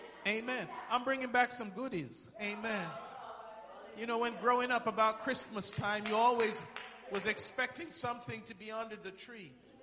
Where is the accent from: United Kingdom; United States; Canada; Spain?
United Kingdom; England; because I grew up in England.